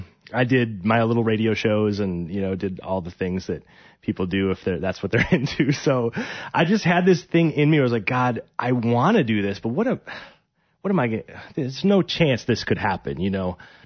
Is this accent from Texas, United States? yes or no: no; Milwaukee, Wisconsin, United States; And so it was one of those things where I grew up in Milwaukee my whole life and no one leaves.